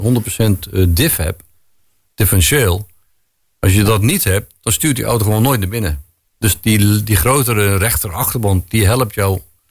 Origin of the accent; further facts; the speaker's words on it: Netherlands; dat hebben wij onder elkaar als Nederlanders